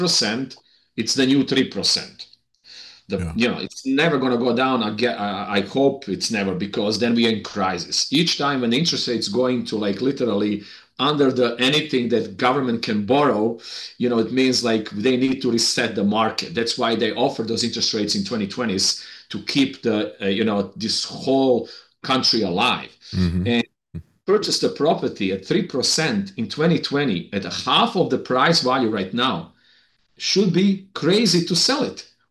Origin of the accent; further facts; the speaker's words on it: Switzerland; English is a second language; now in United States; And me being European, I'm actually coming from Switzerland, I understand how easy to come to America and adjust to the American way of life.